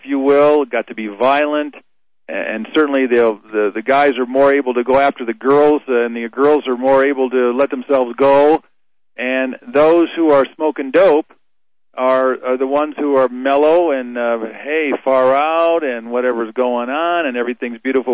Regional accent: Colorado, United States; But Rita from Colorado, my home state.

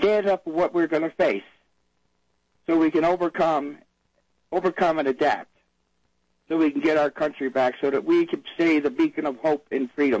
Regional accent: Florida, United States; also born or lived in Texas; I was raised in Florida and in Texas in the South

